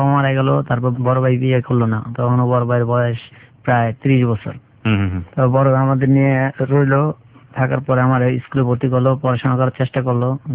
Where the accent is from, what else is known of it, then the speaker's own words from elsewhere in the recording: Dhaka, Dhaka Division, Bangladesh; born there; আমার জন্ম ঢাকাতেই, মান্ডাতেই, আর আমার জেলা হচ্ছে শরীয়তপুর।